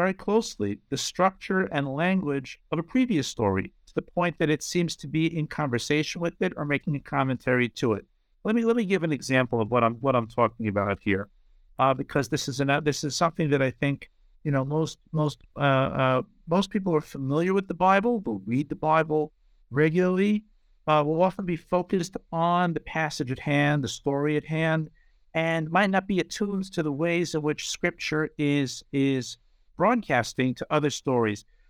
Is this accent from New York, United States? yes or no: yes; New York, United States; now in Israel; So I am originally from the New York area. I am an Orthodox Jew. I'm a rabbi.